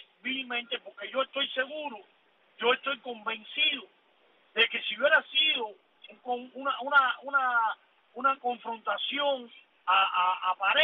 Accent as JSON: {"language": "Spanish", "country": "Cuba", "said": "Sí, buenos días a mi pueblo de Cuba, dentro y fuera de la isla."}